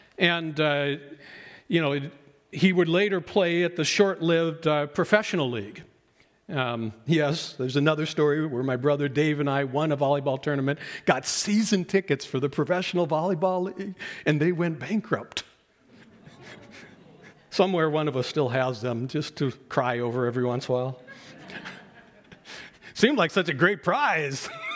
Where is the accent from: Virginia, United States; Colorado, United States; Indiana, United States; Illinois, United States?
Colorado, United States; also born or lived in North Dakota; It's not as bad as here as it was when I was a pastor in North Dakota or when I was growing up in Colorado.